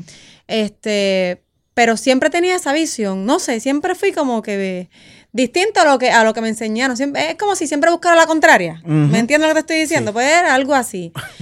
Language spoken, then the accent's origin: Spanish; Puerto Rico; Yo me crié en Barrio Obrero, para que te tengas una idea. O sea, yo vengo de abajo, literal.